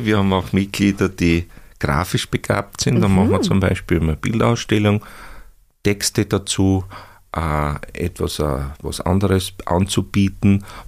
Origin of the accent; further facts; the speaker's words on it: Styria, Austria; ich stamme auch aus der Obersteiermark